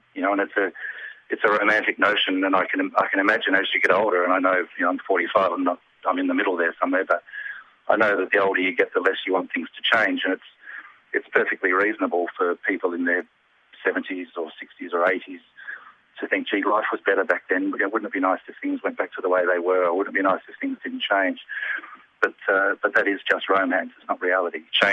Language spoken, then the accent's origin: English; Broken Hill, New South Wales, Australia; I'm very passionate about Broken Hill. It's my hometown.